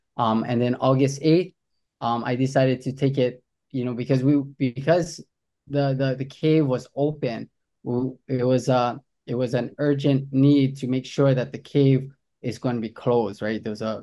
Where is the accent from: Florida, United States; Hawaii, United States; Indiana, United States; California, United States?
Hawaii, United States; Puna; I'm from Puna. And my ohana is … from Molokai and then also Kalapana and Puna District.